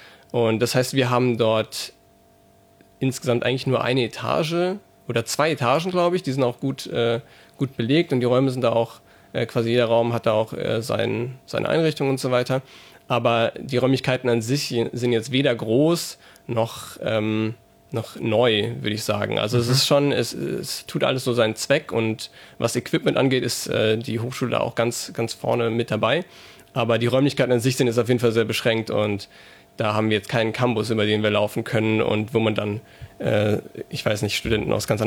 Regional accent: Saarbrücken, Saarland, Germany; Aber in Saarbrücken zum Beispiel, wo ich herkomme

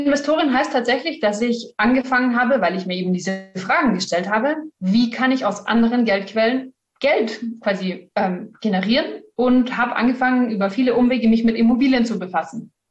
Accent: Bavaria, Germany; Ein bisschen südlich von München wohne ich. Eigentlich komme ich aus dem Norden von München

